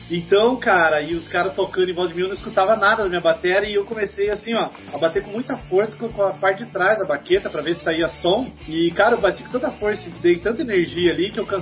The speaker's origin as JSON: {"language": "Portuguese", "town": "Curitiba", "region": "Paraná", "country": "Brazil", "said": "Não, eu sou de Curitiba."}